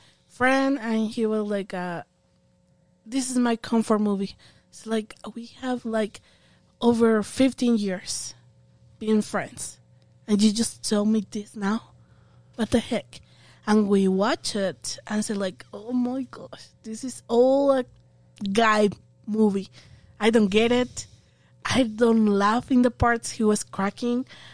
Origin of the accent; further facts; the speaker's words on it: Mexico; I'm from Mexico, okay?